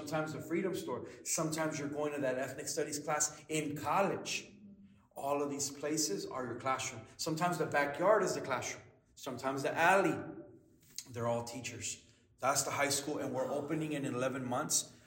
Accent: Honduras; I'm from Honduras and we need to grow our own food.

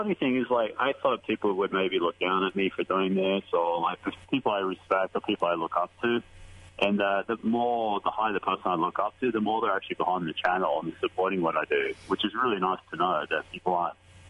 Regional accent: Australia; accent: Australian; every single day I probably get a comment on my accent. It's really nice. I like being unique.

